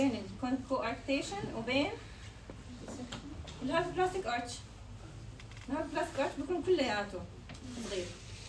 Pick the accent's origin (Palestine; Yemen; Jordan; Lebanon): Jordan; احنا عندنا بالاردن ما بنعمل له عمليات